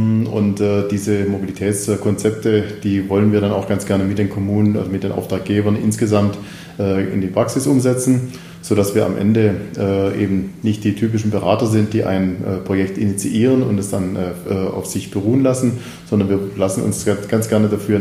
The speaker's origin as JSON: {"language": "German", "region": "Baden-Württemberg", "country": "Germany", "said": "von der Landesverwaltung in Baden-Württemberg, wo ich herkomme"}